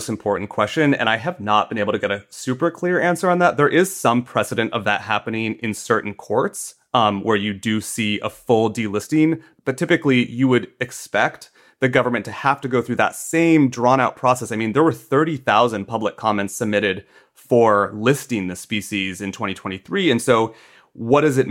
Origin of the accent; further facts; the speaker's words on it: Iowa, United States; Yeah, so I wanted to write about wind energy in my home state of Iowa